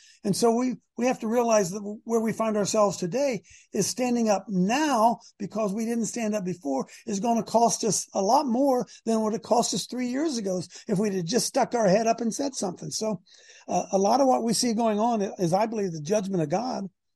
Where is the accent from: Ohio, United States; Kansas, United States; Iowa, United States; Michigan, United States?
Ohio, United States; And, you know, it's we're both from Ohio. I live down around the Columbus area and folks watching Sherry's up around Cleveland.